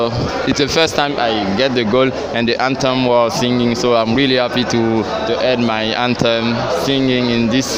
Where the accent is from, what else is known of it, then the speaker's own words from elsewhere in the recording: Burkina Faso; from Burkina Faso.